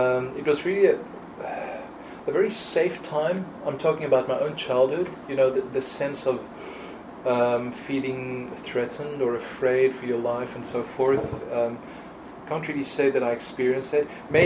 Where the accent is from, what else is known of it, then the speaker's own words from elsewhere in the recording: South Africa; I was born in South Africa in 1971, so I was born like in the middle of the apartheid era